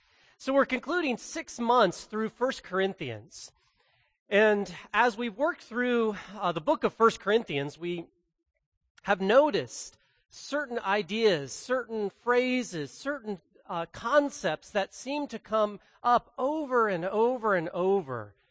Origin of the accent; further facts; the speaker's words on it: Ohio, United States; but we remember that growing up in Ohio.